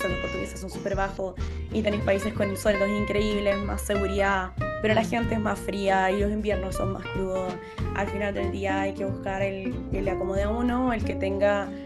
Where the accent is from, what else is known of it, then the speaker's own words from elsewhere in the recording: Chile; a mí como chilena errante también